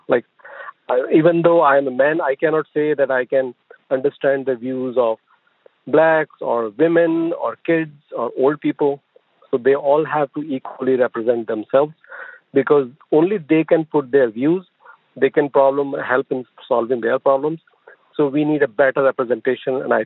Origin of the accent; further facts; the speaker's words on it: India; moved away as an adult; now in United States; I come from India. I came here like 20 years ago.